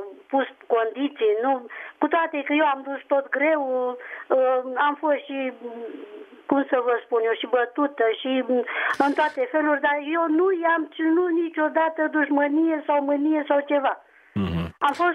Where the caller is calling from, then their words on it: Bucharest, Romania; Sunt din București